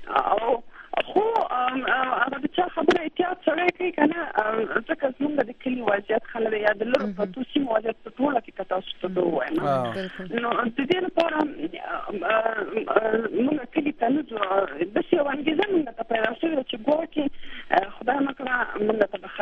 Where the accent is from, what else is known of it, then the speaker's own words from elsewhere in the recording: Laghman, Afghanistan; مونږ د مثلا د لغمان ولایت یو.